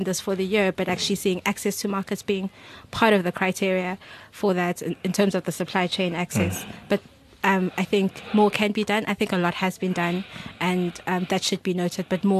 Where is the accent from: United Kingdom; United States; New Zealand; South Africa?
South Africa; I grew up in South Africa.